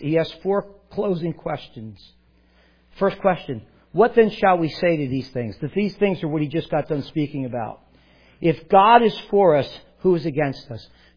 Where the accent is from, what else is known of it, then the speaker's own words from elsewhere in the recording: New Jersey, United States; Well, I'm from Jersey, man. You don't go to church in sneakers.